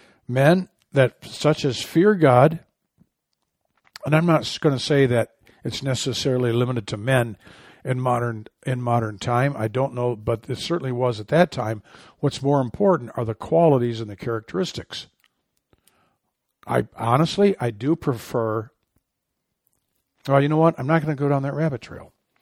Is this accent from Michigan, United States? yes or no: yes; Michigan, United States; now in Arizona, United States; they don't have dog catchers out here in Arizona. They have them where I grew up in Michigan.